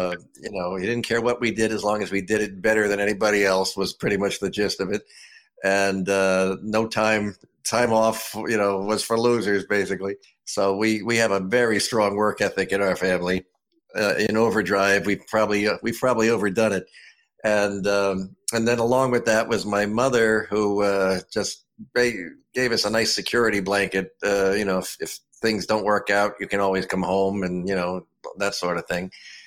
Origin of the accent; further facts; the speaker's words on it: New Jersey, United States; It was a very normal middle-class family.